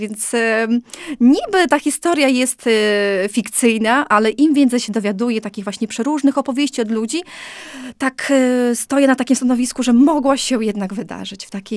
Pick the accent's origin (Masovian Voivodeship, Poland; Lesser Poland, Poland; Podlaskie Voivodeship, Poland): Podlaskie Voivodeship, Poland; Śniadowo; ja pochodzę ze Śniadowa